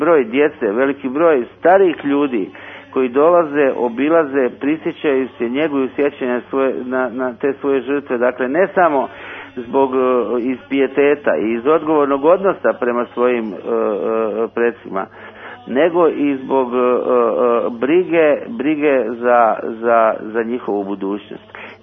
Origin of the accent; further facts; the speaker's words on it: Zagreb, City of Zagreb, Croatia; moved away; pošto sam rođen u Zagrebu i do ovoga proteklog rata bio tamo